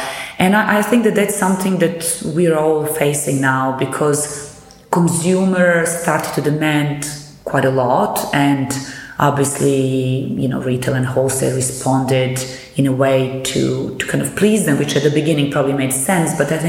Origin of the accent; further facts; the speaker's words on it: Belgrade, Serbia; I come from Belgrade, from Serbia